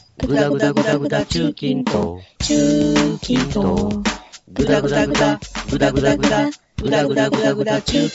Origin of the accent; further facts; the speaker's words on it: Kobe, Hyogo, Japan; はい。はい、まだ神戸であるんですよ。